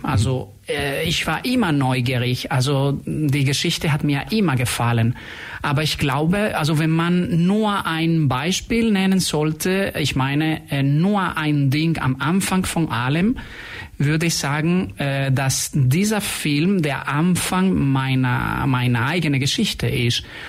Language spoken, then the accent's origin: German; Spain; German is a second language; moved away as an adult; also born or lived in France; also ich bin Spanier. Aber seitdem ich 21 Jahre alt war, habe ich nicht mehr in Spanien gewohnt